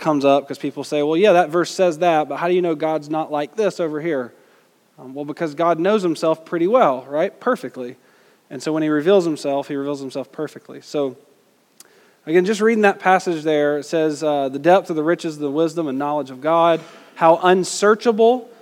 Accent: Georgia, United States; Like, I'm from Georgia.

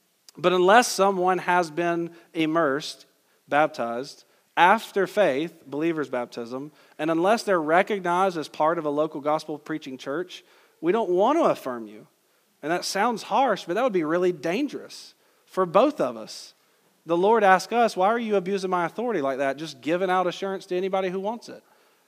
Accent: Georgia, United States; I'm just speaking subjectively how I grew up in Georgia and what I saw in California at different churches

